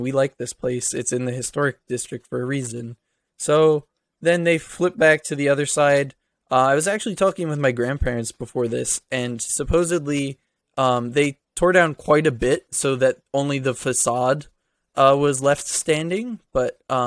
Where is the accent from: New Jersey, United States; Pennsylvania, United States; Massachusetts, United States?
New Jersey, United States; Milford; So it's very close to my hometown in Milford, New Jersey.